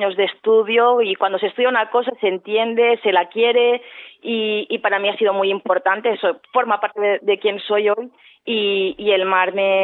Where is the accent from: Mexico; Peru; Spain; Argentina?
Spain; Barcelona, Catalonia; yo vengo de Barcelona, que es una ciudad preciosa, pero venimos sobreestimulados